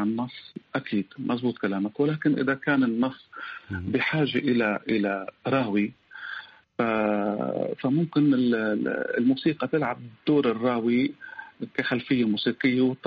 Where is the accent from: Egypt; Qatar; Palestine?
Palestine; ونحن كفلسطينيين يعني انولدت اب عن جد غريب او مغترب، يعني زي ما بقول من لاجئ، من لجوء الى لجوء، من لجوء الى لجوء، من مكان الى مكان، من شتات الى شتات